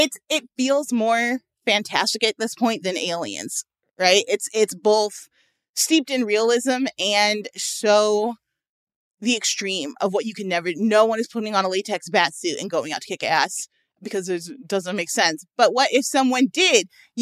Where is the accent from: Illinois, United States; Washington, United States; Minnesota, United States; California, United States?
Illinois, United States; Chicago; I'm from Chicago, one of the most politically corrupt places in the world.